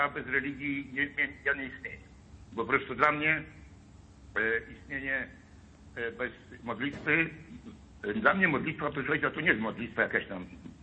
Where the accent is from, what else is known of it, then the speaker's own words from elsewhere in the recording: Piotrków Trybunalski, Łódź Voivodeship, Poland; Bo ja jestem z Piotrkowa Trybunalskiego.